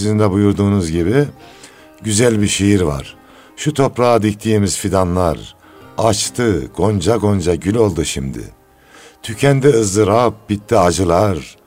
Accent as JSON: {"language": "Turkish", "region": "Osmaniye", "country": "Turkey", "tie": "born or raised there", "said": "Ama bura memleketimiz olunca böyle bir güzelliği yaşamak istedik doğrusu."}